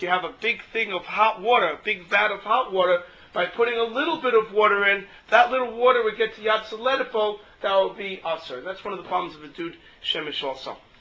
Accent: United States; I said, I'm an American. I take a shower every day.

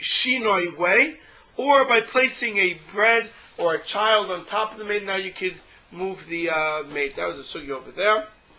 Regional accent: United States; I said, I'm an American. I take a shower every day.

